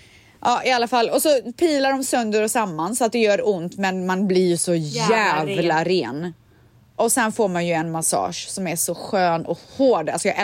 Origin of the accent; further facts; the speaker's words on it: Sweden; jag skäms inte och jag är svensk typ.